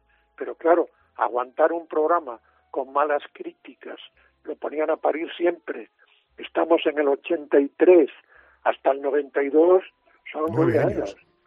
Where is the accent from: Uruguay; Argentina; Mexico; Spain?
Spain; Padrón, Galicia; Hacía el Gran Musical cuando yo estaba en mi pueblo, y cuando yo estaba allí en Padrón oyendo la cadena SER